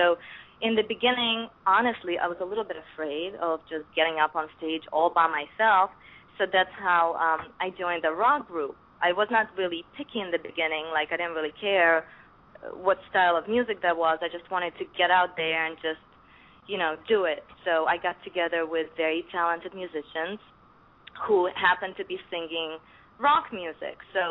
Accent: North Carolina, United States; also born or lived in Ukraine; now in New York, United States; I actually was born in Ukraine, and then my whole family moved to the States when I was a little girl. So I grew up in North Carolina and then eventually moved to New York

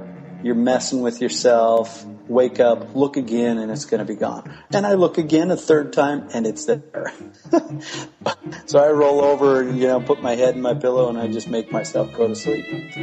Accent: Salt Lake City, Utah, United States; I'm from Salt Lake City.

